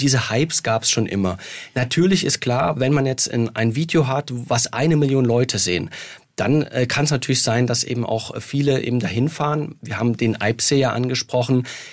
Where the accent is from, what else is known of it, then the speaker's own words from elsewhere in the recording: Saxony, Germany; now in Karlsruhe, Germany; Selbst in meiner Region, wo ich aufgewachsen bin, im Elbsandsteingebirge, ich habe definitiv noch nicht alles gesehen.